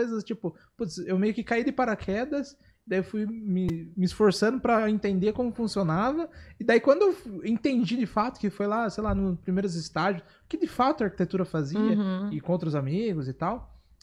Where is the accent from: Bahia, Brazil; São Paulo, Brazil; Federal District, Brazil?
São Paulo, Brazil; Itapetininga; born there; porque eu nasci em Tapetininga.